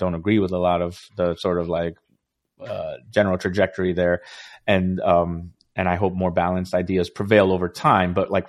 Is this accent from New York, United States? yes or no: no; Florida, United States; I grew up in South Florida on the edge of the Everglades. I spent most of my early childhood outside in the bush, mm-hmm. in the swamp.